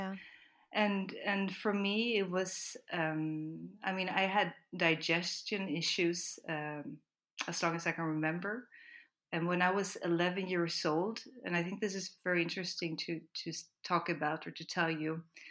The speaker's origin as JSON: {"language": "English", "country": "Sweden", "tie": "born or raised there", "said": "So I'm actually Swedish. I grew up in Sweden. My mother is Swedish and my dad is from the US."}